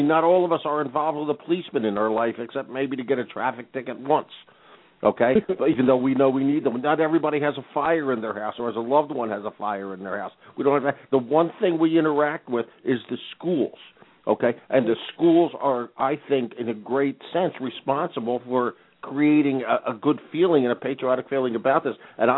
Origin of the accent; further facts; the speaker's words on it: Pennsylvania, United States; you were almost able to look at Pennsylvania, my home state.